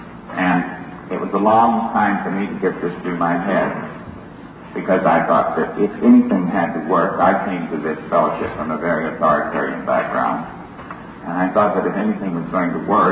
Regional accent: United States; I am an American alcoholic.

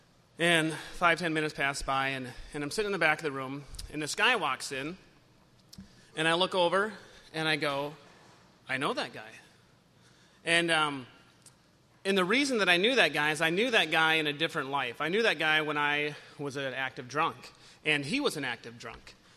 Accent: Buffalo, Minnesota, United States; As we were driving down here, I grew up in Buffalo, Minnesota.

